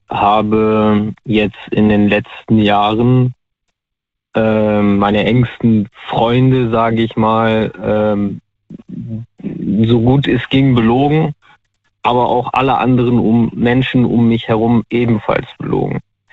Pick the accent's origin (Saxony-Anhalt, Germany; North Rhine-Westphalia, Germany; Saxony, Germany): North Rhine-Westphalia, Germany; ich komme aus NRW. Wo genau will ich nicht sagen?